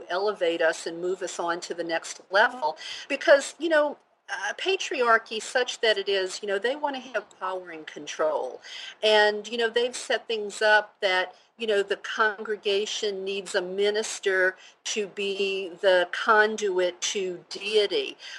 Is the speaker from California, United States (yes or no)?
no; New Orleans, Louisiana, United States; born there; I was born Catholic in New Orleans, Louisiana, in the middle of the Bible Belt, if you can believe that.